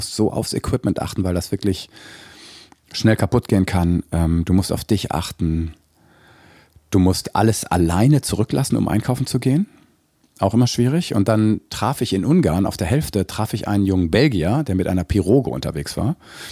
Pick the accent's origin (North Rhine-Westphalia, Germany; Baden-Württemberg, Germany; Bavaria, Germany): North Rhine-Westphalia, Germany; Detmold; nicht als der alte Typ aus Detmold, sind ja dann viele Freunde noch aus meiner Heimatstadt